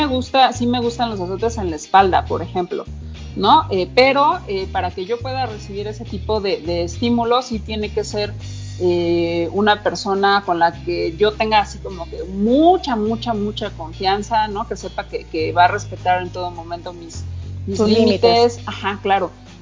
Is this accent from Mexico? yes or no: yes; Mexico; por ejemplo, en México, la forma de comer picante, ¿no? De comer chile que tenemos